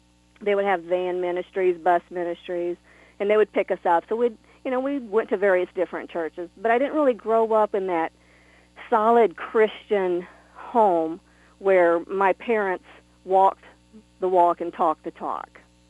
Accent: Texas, United States; No, he's from Michigan. I'm from Texas, and back in the 80s when the economy dropped, he moved down to Texas, met me, and he claims he took the only good thing in Texas out.

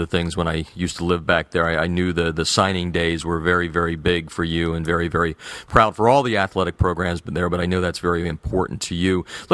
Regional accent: Easton, United States; Well, you know, growing up in Easton, about 20-25 miles away, you're right describing it as farm country.

